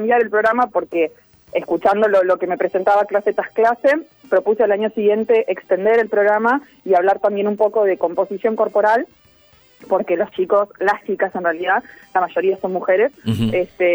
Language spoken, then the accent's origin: Spanish; Mar del Plata, Buenos Aires Province, Argentina; yo soy de Mar del Plata